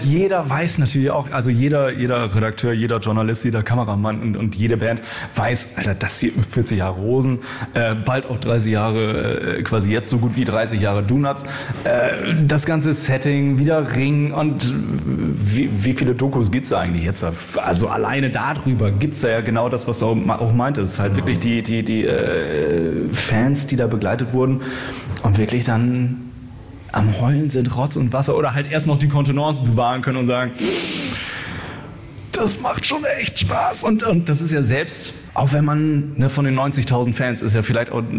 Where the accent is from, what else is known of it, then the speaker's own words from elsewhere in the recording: Georgsmarienhütte, Lower Saxony, Germany; ich komme auch aus der Gegend, aus der Ecke, Georgsmarienhütte. Ja, und eigentlich ne, beschaulich ne